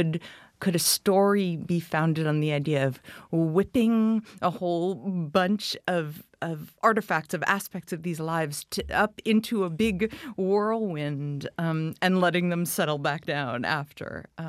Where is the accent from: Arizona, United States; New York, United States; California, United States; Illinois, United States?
New York, United States; New York City; I grew up in New York City, and when I got to Iowa City for grad school